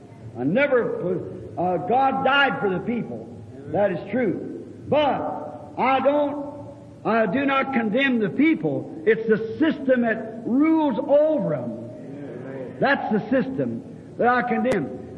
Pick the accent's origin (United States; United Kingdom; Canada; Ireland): Ireland; I said, my background, I'm an Irishman. My background was Catholic.